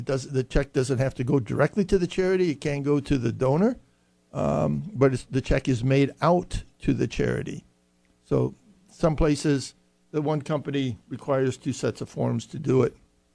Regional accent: Pennsylvania, United States; moved away; I came here from Western Pennsylvania about 15 years ago

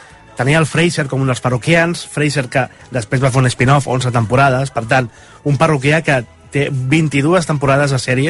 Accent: Barcelona, Catalonia, Spain; el barri on m'he criat jo, a Tetuán, a casa dels meus pares, que és una zona que ara, el passeig de Sant Joan, s'ha convertit en hipster total

